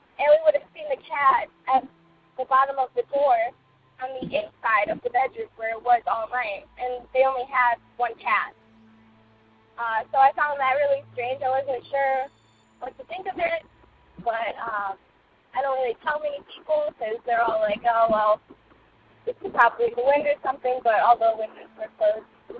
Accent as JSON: {"language": "English", "region": "Ohio", "country": "United States", "said": "I'm from Ohio."}